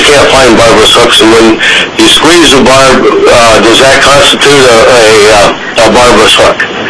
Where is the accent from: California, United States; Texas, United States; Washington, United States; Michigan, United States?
Michigan, United States; born there; I was born on the Lower Peninsula. I fished the Lower Peninsula River streams for 50-plus years.